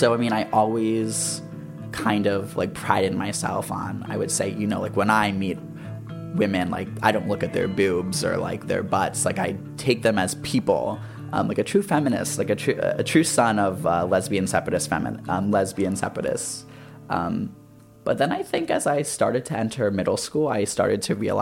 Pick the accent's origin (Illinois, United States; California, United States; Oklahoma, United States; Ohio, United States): Ohio, United States; Columbus; I'm from Columbus, Ohio. I go to school at Yale University.